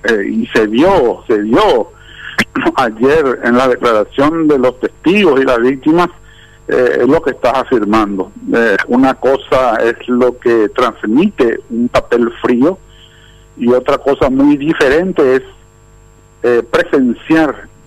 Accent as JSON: {"language": "Spanish", "country": "Paraguay"}